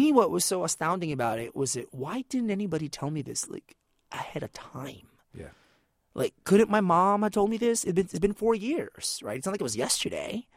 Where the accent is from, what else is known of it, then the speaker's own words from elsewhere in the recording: California, United States; growing up in California, I just assumed that that meant Mexican, and I'm Filipino.